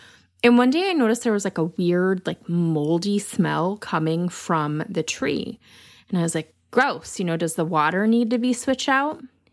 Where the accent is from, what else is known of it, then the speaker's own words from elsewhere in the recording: Michigan, United States; accent: Michigan; if you're missing the sound of my Michigan accent